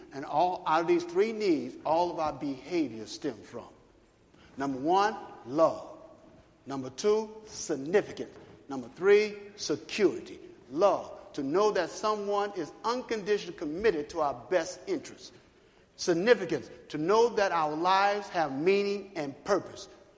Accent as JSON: {"language": "English", "town": "Chicago", "region": "Illinois", "country": "United States", "tie": "born or raised there", "said": "I grew up in Chicago."}